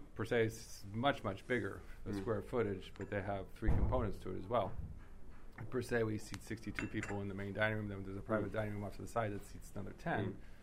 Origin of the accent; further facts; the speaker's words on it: United States; now in Los Angeles, United States; I mean, how many times as a young child growing up in America did I really eat an ice cream cone?